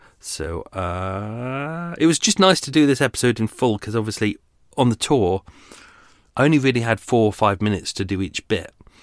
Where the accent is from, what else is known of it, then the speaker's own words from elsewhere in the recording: England, United Kingdom; they give us headset because we're English and the tour guide was in French